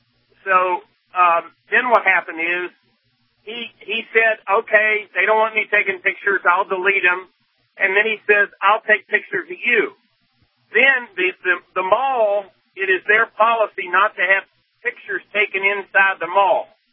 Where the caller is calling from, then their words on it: Charleston, West Virginia, United States; I'm calling from Charleston, West Virginia.